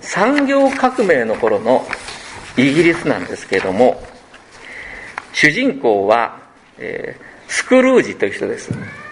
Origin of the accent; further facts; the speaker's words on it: Fukuoka, Japan; born there; also born or lived in Tokyo / Osaka; 私は九州で生まれました。九州の福岡県 で九州で生まれて、東京行って大阪行きました。